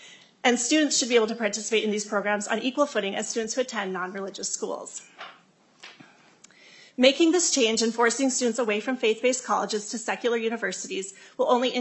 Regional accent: Excelsior, Minnesota, United States; I'm from Excelsior. I'm a mom of 7 kids

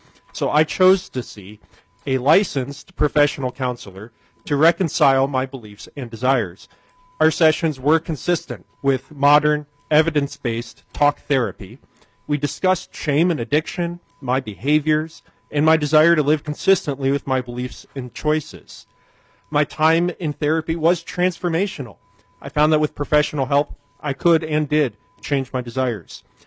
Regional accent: Saint Paul, Minnesota, United States; from St. Paul.

